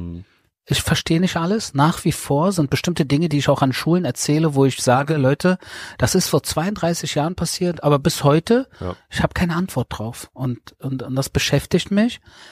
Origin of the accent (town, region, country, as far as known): Berlin, Germany; born or raised there